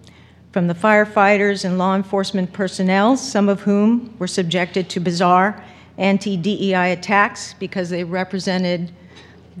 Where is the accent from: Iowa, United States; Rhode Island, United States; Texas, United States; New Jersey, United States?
Texas, United States; not just because I'm in my home state of Texas and can finally say y'all